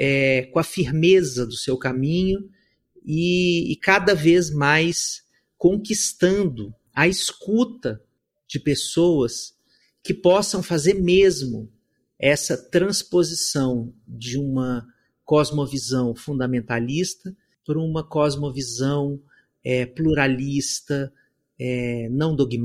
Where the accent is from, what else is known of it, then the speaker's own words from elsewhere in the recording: Minas Gerais, Brazil; Eu sou mineiro, eu estudei para isso.